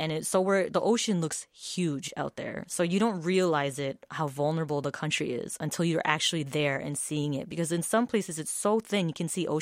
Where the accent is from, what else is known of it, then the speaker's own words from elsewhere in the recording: Hawaii, United States; also born or lived in Marshall Islands / California; So I was born in the Marshall Islands, and me and my family moved to Hawaii. So in Hawaii, that's where I grew up. And then I went to college in California.